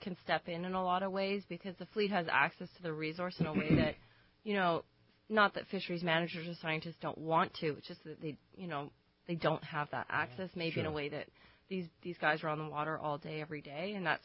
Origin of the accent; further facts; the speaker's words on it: Canada; No, I'm Canadian.